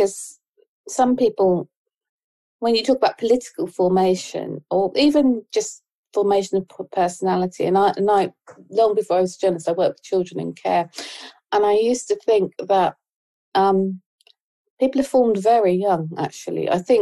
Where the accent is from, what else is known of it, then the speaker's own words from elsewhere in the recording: Ipswich, East of England, United Kingdom; born there; And I was born in Ipswich. I hated it. I didn't fit in.